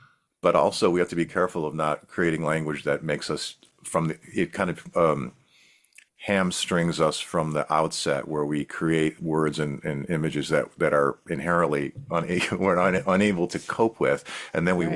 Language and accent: English; Buffalo, New York, United States; I grew up in Buffalo, New York, Western New York, and went to college in New York City.